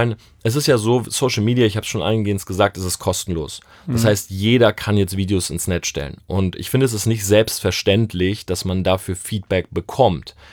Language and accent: German; Delmenhorst, Lower Saxony, Germany; ich komme ursprünglich aus Delmenhorst.